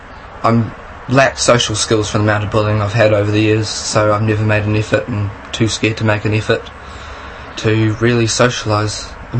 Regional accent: Waitomo, Waikato, New Zealand

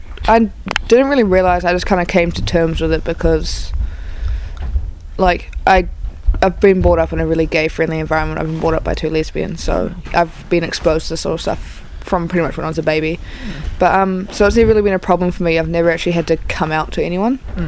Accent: Auckland, New Zealand; Yes, I'm originally from Auckland.

